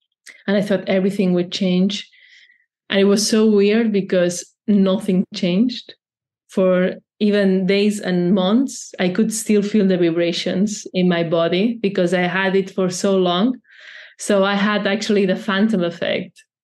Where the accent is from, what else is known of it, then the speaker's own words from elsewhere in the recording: Barcelona, Catalonia, Spain; English is a second language; I'm from Barcelona